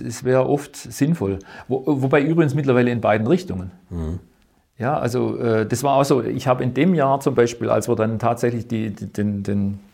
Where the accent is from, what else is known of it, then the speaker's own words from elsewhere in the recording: Winnenden, Baden-Württemberg, Germany; Also ich bin in Winnenden aufgewachsen. Winnenden ist die Heimat von Irmscher ehedem gewesen.